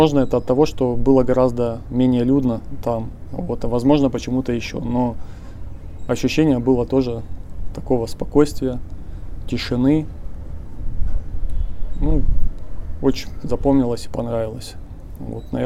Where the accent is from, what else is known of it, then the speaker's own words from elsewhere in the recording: Yuzhno-Sakhalinsk, Sakhalin Oblast, Russia; я из Южно-Сахалинска.